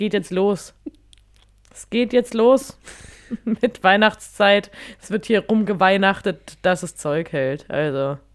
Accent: Baden-Württemberg, Germany; aber das ist so eine richtige Beleidigung, die man ernst meint als Schwabe.

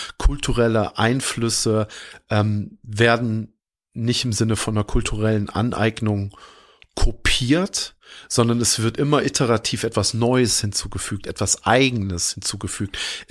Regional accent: Düsseldorf, North Rhine-Westphalia, Germany; Ich komme ja aus Düsseldorf

